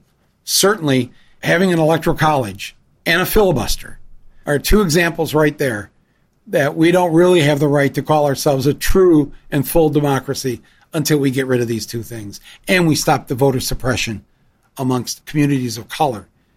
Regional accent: Canada; As a Canadian, you're only allowed three.

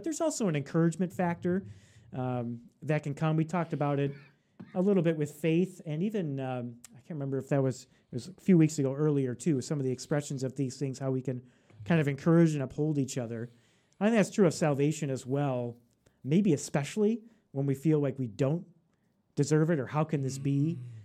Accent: United States; I grew up here in the United States and very much a Western culture, influenced by the Western culture in my life

